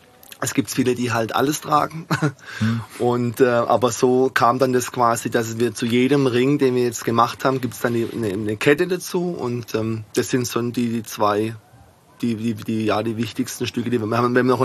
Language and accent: German; Pforzheim, Baden-Württemberg, Germany; Also ich komme ja aus Pforzheim.